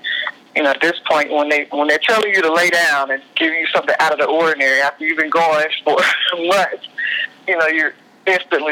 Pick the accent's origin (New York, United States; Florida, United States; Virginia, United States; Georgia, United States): Georgia, United States; Atlanta; now in Los Angeles, United States; But I'm from the South. I'm from Atlanta.